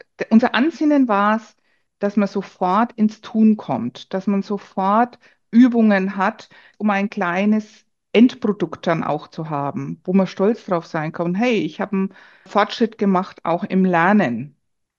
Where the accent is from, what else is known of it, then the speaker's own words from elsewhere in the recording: Würzburg, Bavaria, Germany; accent: Franconian; Man hört es an der Sprache, ich komme aus Würzburg, der fränkische Slang